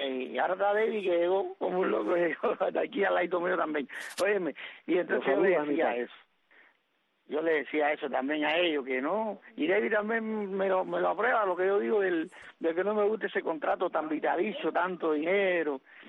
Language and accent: Spanish; Cuba; como cubano, somos cubanos, ¿no?